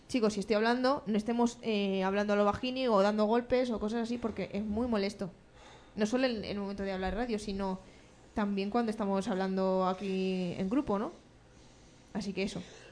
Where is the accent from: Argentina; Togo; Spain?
Spain; Extremadura; Menos en Extremadura, así que cuando iré a mi pueblo me pondré así, como un tomate.